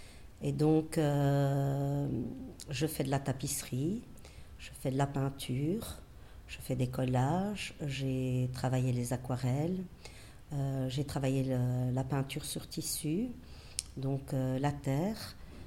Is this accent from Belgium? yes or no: yes; Berchem-Sainte-Agathe, Brussels, Belgium; born there; Je suis née à Bruxelles, à Berkhem-Sainte-Agathe, en 1966. Donc, la Belgique, je la considère comme étant ma patrie.